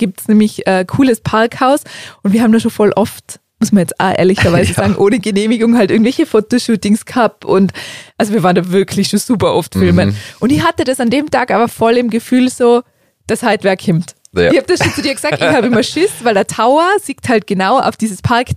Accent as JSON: {"language": "German", "region": "Tyrol", "country": "Austria", "said": "Naja, sagen wir ja, wir sind Tiroler."}